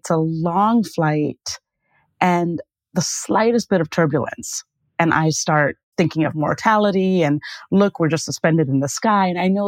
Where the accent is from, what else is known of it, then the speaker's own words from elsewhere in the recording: Kanpur, Uttar Pradesh, India; moved away; So we moved to Virginia our first year, and I had grown up in Kanpur, born and raised in Kanpur up till then. And Kanpur, for those who don't know, is a huge urban city in northern India.